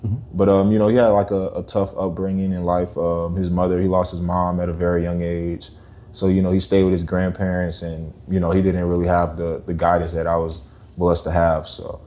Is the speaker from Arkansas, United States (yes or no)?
no; Houma, Louisiana, United States; born there; I was born in Houma, Louisiana.